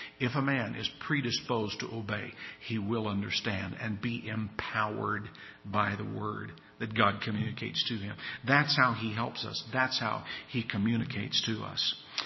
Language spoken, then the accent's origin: English; Kentucky, United States; But we lived in northern Kentucky. I was born and raised there in Kentucky.